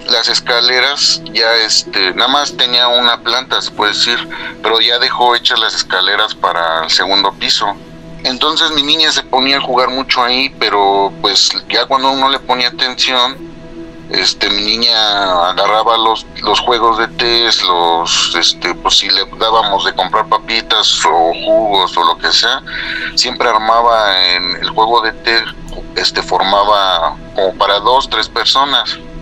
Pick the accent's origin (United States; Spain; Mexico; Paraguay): Mexico; Coacalco, State of Mexico; Soy del Estado de México, de Coacalco.